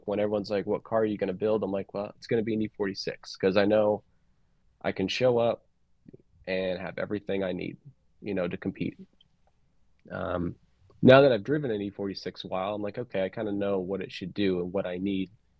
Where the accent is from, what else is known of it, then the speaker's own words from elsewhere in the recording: Pennsylvania, United States; also born or lived in New Jersey / Connecticut / Florida / Colorado; But I grew up in Pennsylvania, then Connecticut, a little Florida.